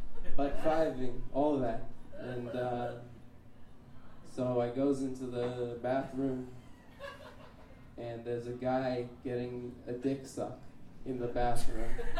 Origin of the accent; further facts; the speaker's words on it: Las Vegas, Nevada, United States; also born or lived in California; From Las Vegas, Nevada.